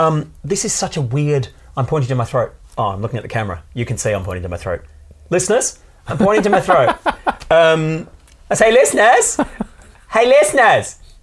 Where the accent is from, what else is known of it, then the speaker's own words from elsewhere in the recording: Melbourne, Victoria, Australia; It's like, no, we're from Melbourne. The sun's, we just want sun.